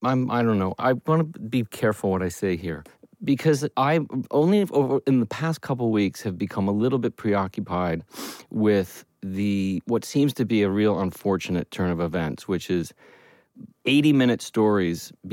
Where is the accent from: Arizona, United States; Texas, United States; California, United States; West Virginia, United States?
California, United States; Los Angeles; born there; I was born here in Los Angeles at what is now the Scientology Center, which was St. John's, I guess it was.